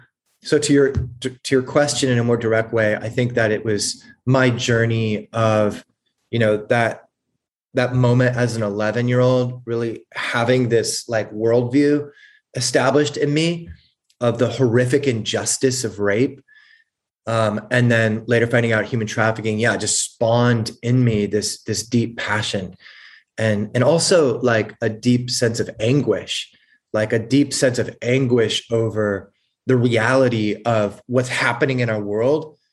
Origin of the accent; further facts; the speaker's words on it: California, United States; I grew up in Southern California, youngest of four kids.